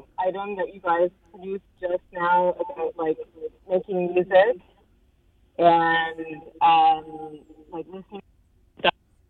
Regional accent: Ontario, Canada; I'm from Ontario

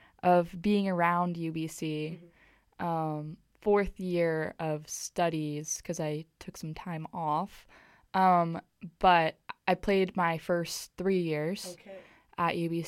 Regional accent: Kailua, Hawaii, United States; I'm from Kailua, on the island of Oahu in Hawaii, which a lot of people think is pretty cool. I also think it's cool, and I'm very grateful to have grown up there.

